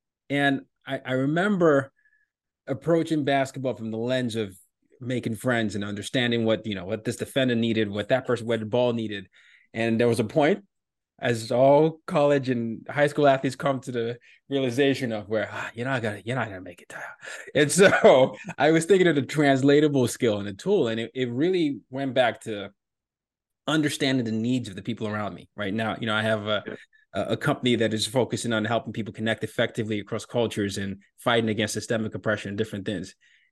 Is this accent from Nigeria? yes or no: yes; Nigeria; I'm from Nigeria